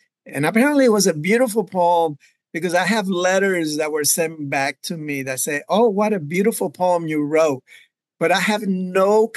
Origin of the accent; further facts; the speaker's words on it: Bronx, New York, United States; I remember growing up in the Bronx when hip hop was emerging, right? In the late 70s, early 80s